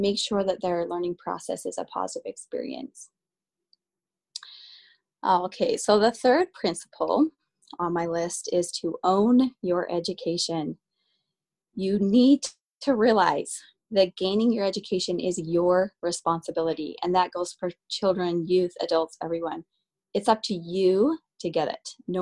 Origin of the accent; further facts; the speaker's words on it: Utah, United States; And I grew up in Utah, and the summers in Utah are very hot.